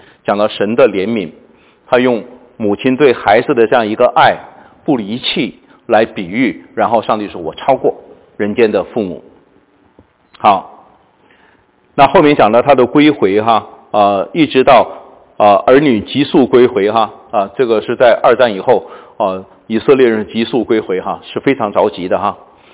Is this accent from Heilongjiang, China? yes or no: yes; Heilongjiang, China; born there; 因为我是生在黑龙江的我们那个时候有很多的这个